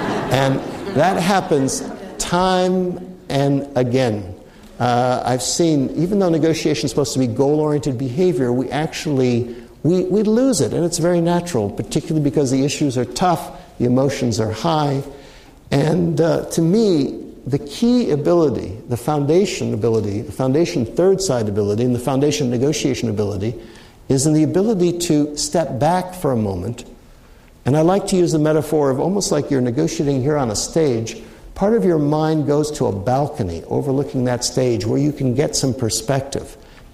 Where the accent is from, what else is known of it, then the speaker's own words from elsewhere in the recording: Switzerland; I grew up in Switzerland, spent many years growing up in Switzerland